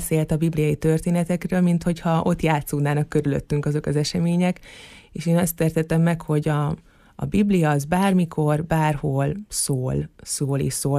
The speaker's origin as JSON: {"language": "Hungarian", "region": "Borsod-Abaúj-Zemplén", "country": "Hungary", "said": "Én erről a környékről származom egyébként, erről a vidékről"}